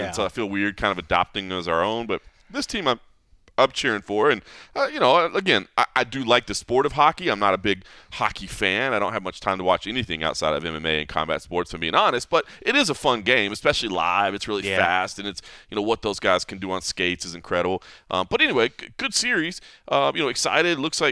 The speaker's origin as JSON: {"language": "English", "town": "Dallas", "region": "Texas", "country": "United States", "tie": "born or raised there", "said": "which obviously born and raised in Dallas, still have my family in Dallas. I still cheer for, like, the Cowboys and consider myself, like, a Dallas sports fan."}